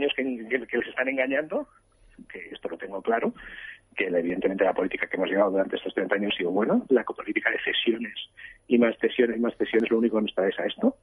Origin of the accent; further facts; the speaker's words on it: Catalonia, Spain; yo soy catalán, soy nacido en Cataluña … o sea, más catalán que … pocos hay.